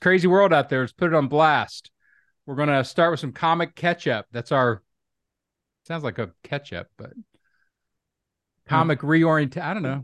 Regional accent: the South, United States; I'm from the South, and I was offended by how he just kept finding everybody to hate along the way.

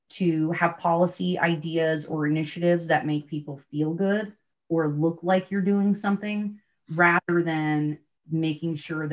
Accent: Vermont, United States; I grew up in Vermont. I'm a conservationist.

